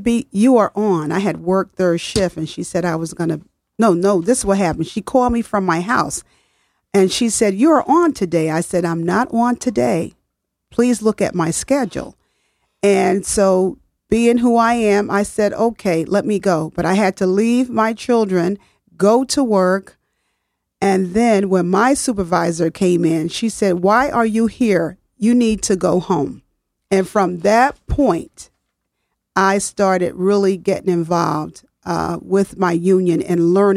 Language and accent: English; the South, United States; Growing up in the South, you had a couple of generations in one home